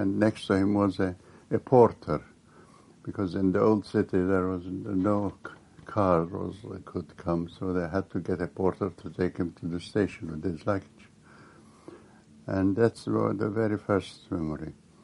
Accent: Jerusalem, Jerusalem District, Israel; And we lived there. And I was born in Jerusalem in Jerusalem, 1911.

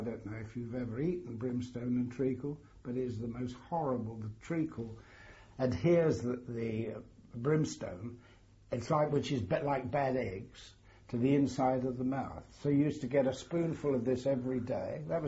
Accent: Tulse Hill, London, United Kingdom; born there; Yes, I was born in Brixton, actually Tulse Hill, in London, on 12th of July 1921.

